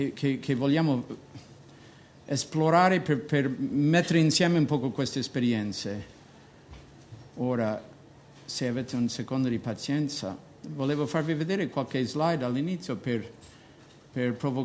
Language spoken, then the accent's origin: Italian; Palermo, Sicily, Italy; posso usare la parola come palermitano